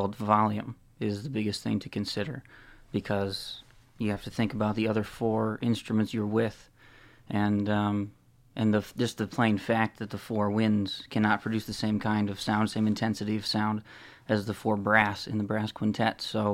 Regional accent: Howell, Michigan, United States; I'm from Michigan, primarily. Or actually, I've been in Michigan my whole life. I've lived in Howell, Michigan for a number of years, all the way from being born until high school.

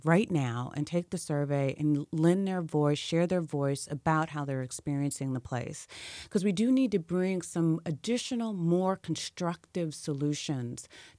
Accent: Atlanta, Georgia, United States; So I'm from Atlanta. You know, it's a big red state with a purple kind of city

